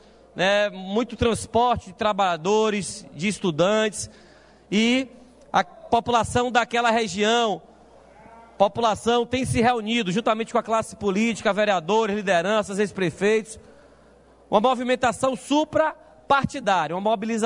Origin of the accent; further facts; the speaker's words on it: Bahia, Brazil; É um movimento popular nascido lá na minha região, no oeste da Bahia